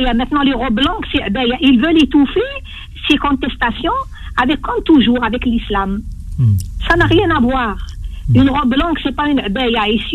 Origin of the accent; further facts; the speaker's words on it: France; On est français, on est là, on bouge pas.